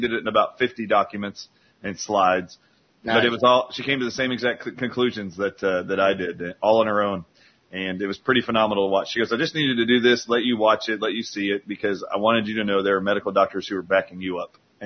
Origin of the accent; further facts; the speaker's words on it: New Orleans, Louisiana, United States; We're from New Orleans, man. We're all Cajun.